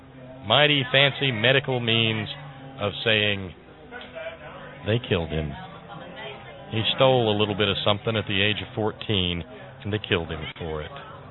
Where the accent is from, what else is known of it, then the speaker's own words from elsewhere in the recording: the South, United States; See, I'm from the South, I know.